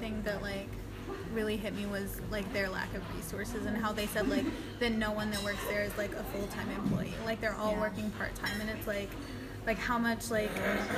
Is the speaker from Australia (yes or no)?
no; United States; I feel like, as an American, just, like, if we had that kind of thing